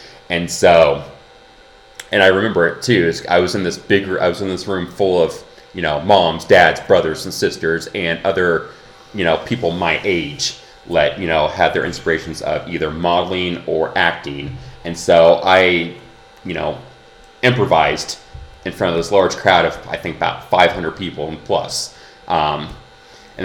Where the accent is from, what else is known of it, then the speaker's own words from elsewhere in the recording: Kansas, United States; And so I'm also from the Midwest. I'm from Kansas.